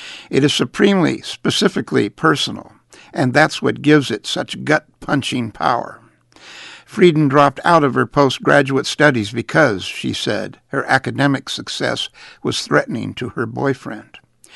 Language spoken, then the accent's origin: English; Cincinnati, Ohio, United States; I grew up in one in Cincinnati, where the dads drove off to work every morning